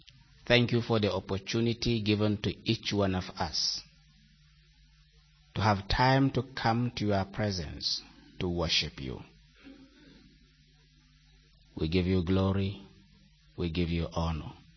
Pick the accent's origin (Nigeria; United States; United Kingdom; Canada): Nigeria; I am from Nigeria. And it happens that I came from the state that is suffering or passing through persecution now at this time.